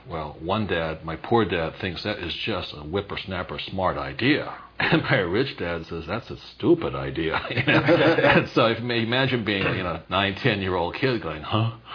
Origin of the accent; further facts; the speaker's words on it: Hawaii, United States; born there; Well, some of you know I was born in Hawaii, a fourth generation Japanese American, and my father was the head of education in the state of Hawaii